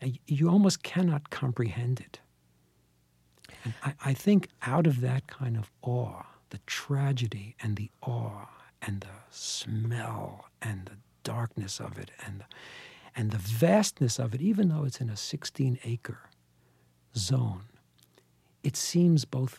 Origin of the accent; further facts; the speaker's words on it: New York, United States; I mean, I am a New Yorker, born here, and I was a street photographer first.